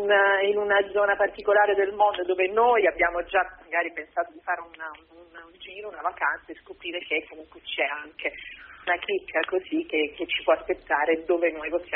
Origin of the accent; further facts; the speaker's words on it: Apulia, Italy; pur essendo, diciamo, a 300 chilometri, poi, perché sono della provincia di Brindisi